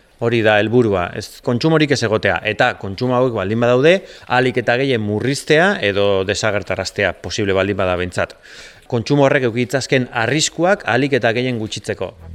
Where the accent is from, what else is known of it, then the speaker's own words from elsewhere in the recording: Algorta, Basque Country, Spain; born there; also born or lived in San Sebastián; now in Madrid, Spain; Donostin bizi izan du naiz 30 urtez, baina berez jaiotzez bizkaitarra naiz, algortakoa. Donostin bizi izan du naizenean bilbotarra eta algortara nuanean donostiarra. Baina azkenengo bi urteetan Madrilen bizi naiz